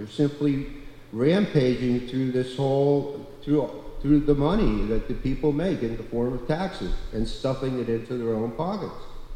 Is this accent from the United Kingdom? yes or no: no; Miami, Florida, United States; Like when I was a kid growing up in Miami, in those days at least, which was really a long time ago, you could walk down the block and you could pick mangoes